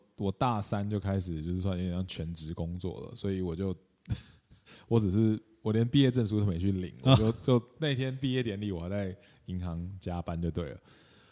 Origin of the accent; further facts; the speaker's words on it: Taiwan; 他们看到的东西，就跟我们台湾人看到是不一样的。